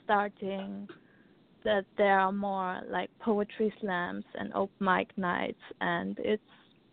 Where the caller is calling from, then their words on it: Austria; From Austria.